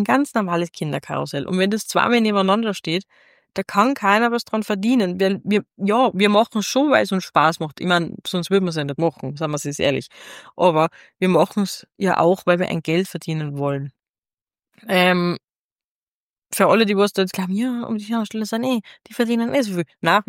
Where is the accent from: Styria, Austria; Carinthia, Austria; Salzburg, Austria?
Salzburg, Austria; ich als Salzburgerin